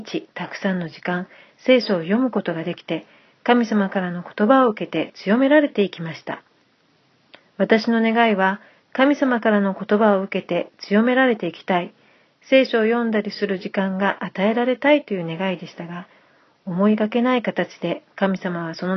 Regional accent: Mie, Japan; 私の実家は三重県ですが、イスラエルに行く直前にゴスペルの働きで、私は東京から静岡に行くことになりましたが、

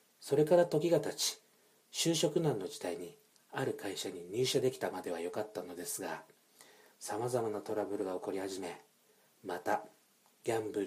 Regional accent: Naha, Okinawa, Japan; 出身地は沖縄県です。私の地元は那覇市首里石嶺町といって、昔琉球王国を統治していた首里城が近くにあり

